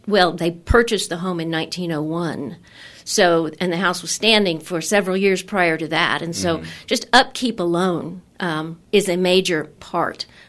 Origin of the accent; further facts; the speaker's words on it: Emporia, Kansas, United States; because I grew up here in Emporia, seeing the house when it was still used as a residence.